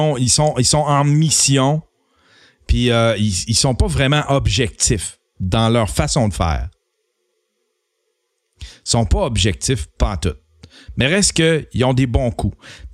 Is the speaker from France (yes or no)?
no; Canada; Ça a été le pire président, selon moi, en tant que Canadien, là.